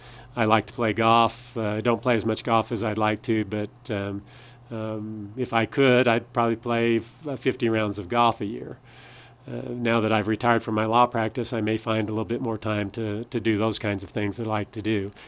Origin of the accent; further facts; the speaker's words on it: Farmington, United States; I was born in Farmington, grown up in Farmington, went to all levels of school in Farmington. Always wanted to come back to Farmington.